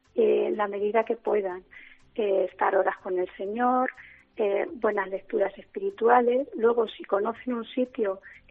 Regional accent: Valdepeñas, Castilla-La Mancha, Spain; soy de Valdepeñas, soy de Arreal.

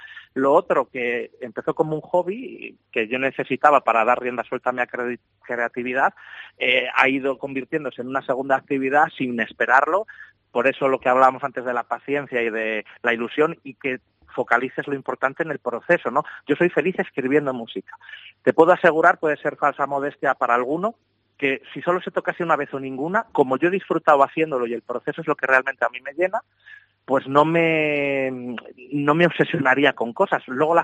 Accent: Toro, Castile and León, Spain; Y a mí lo que más me gusta es poder trabajar, dar clase en Toro, en mi pueblo y en Zamora y pasear y que la gente te pare y poder hablar un rato.

